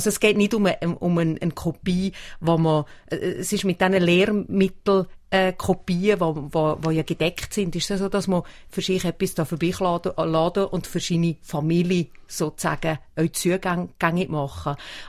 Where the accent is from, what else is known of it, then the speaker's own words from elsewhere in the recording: Gampel, Valais, Switzerland; ich komme aus Gampel, also aus dem Mittelwallis, am Eingang vom Lötschental